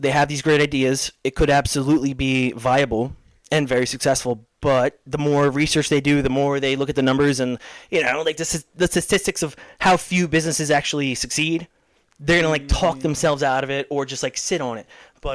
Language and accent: English; Levittown, Pennsylvania, United States; also born or lived in Philadelphia; I'm from the trailer parks. Like, I was born in Philadelphia, grew up in Levittown area.